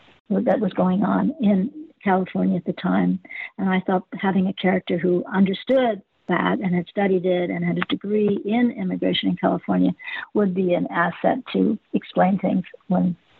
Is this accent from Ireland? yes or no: yes; Ireland; Rosie is a marvelous Irish character. I'm Irish, so I like having Rosie in the story.